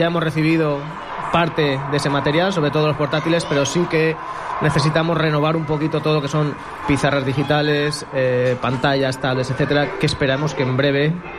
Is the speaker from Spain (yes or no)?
yes; Anna, Valencian Community, Spain; now in Benidorm, Spain; Yo no soy de aquí, de Benidorm. Virginia y Angélica sí, yo soy de un pueblo del interior de Valencia que se llama Agna